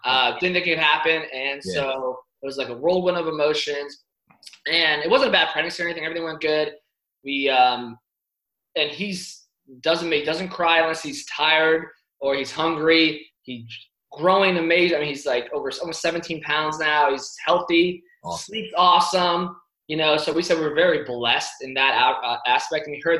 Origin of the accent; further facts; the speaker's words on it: New York City, New York, United States; born there; also born or lived in Ocala, Florida; I grew up actually. I was born in the Bronx.